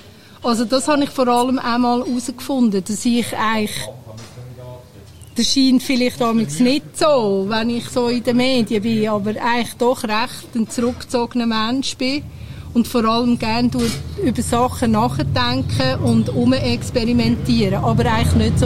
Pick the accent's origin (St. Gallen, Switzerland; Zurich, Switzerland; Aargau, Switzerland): Zurich, Switzerland; also born or lived in Berner Oberland; ich bin im Zürich Oberland aufgewachsen und ich habe 19 Jahre im Berner Oberland in einem Bauernhof gelebt.